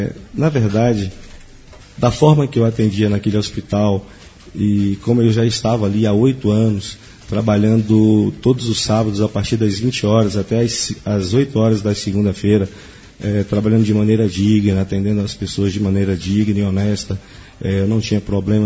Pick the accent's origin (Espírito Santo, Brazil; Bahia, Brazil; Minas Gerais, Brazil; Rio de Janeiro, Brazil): Bahia, Brazil; Vitória da Conquista; eu sou de uma cidade aqui bem próxima, bem conhecida, né? Que é a nossa, vamos dizer assim, o nosso polo regional, que é a cidade de Vitória da Conquista. Ali que eu nasci, exatamente no dia 23 de setembro de 1970.